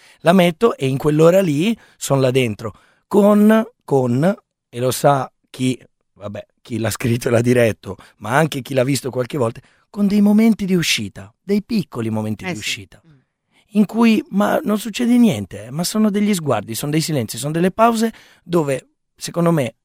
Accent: Milan, Lombardy, Italy; io vengo dalla Barona, quindi sono, in quanto ragazzo della Barona

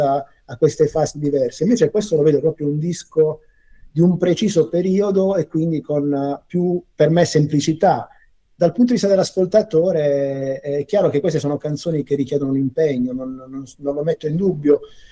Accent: Noci, Apulia, Italy; a Noci in Puglia, che è il mio paese

